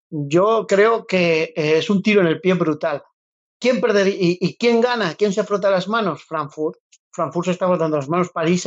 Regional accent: Spain; nosotros somos, como buenos españoles y buenos europeos

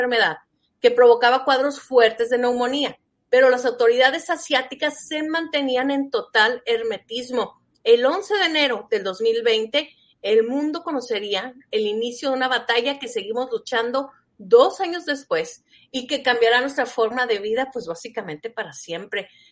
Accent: Chihuahua, Mexico; Bueno, yo que soy de Chihuahua

